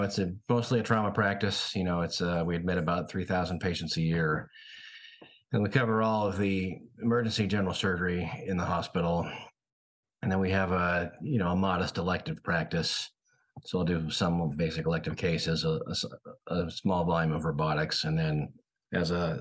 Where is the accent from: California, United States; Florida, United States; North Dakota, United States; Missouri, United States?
California, United States; I grew up in Northern California. I went to med school at St. Louis, at St. Louis University